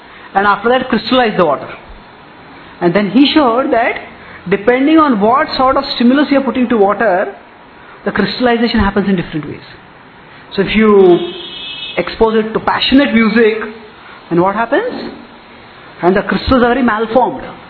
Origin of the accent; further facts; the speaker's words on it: Pune, Maharashtra, India; I come from Pune